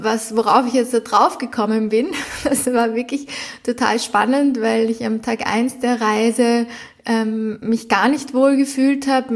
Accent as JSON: {"language": "German", "region": "Vienna", "country": "Austria", "tie": "born or raised there", "said": "Ich bin zum Beispiel in Wien geboren, habe bis jetzt immer in Wien gewohnt"}